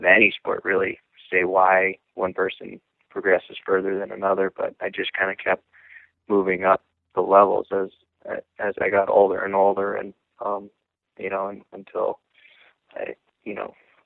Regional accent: Lake Placid, New York, United States; I'm from Lake Placid, New York, and that's, it's an area that has a huge heritage of skiing.

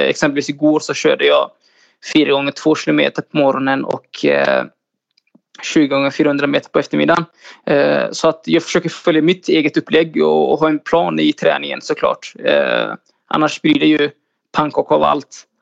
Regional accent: Somalia; Jag är från Östafrika från början, från Somalia.

